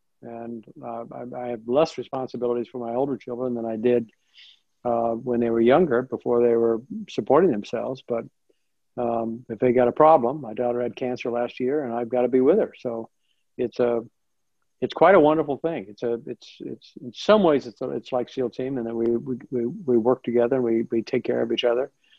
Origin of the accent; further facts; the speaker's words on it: Nebraska, United States; Well, so I was born in Nebraska, went to school out in Nebraska, was practicing pharmacy, doing research, when my draft status changed.